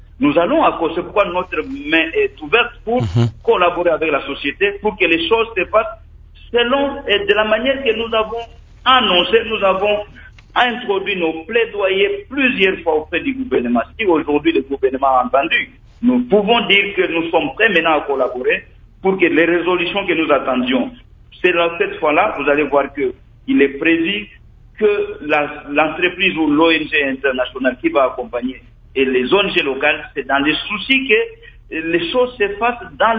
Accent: Lualaba, DR Congo; la société sera lancée avec son siège chez nous au Lualaba

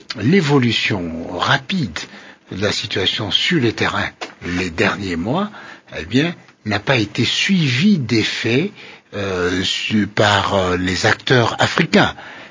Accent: DR Congo; Mais en tant que Congolais, ceci est regrettable

